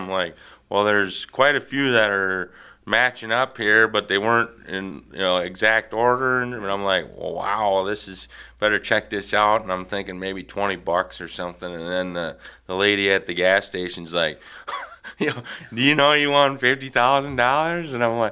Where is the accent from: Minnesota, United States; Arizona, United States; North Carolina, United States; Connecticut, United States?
Minnesota, United States; I'm from Minnesota.